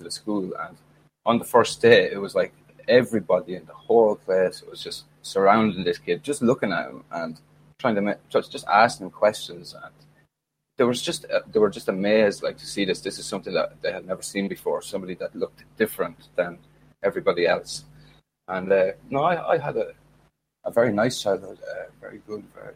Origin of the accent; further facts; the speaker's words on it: Ireland; Well, growing up in Ireland, I had a nice childhood. I grew up in a nice area.